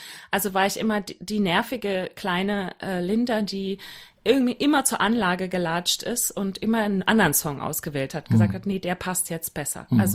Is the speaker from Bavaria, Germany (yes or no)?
no; Berlin, Germany; ich bin ja aus Berlin, ne? Und ich bin Deutsche und ich bin groß und blond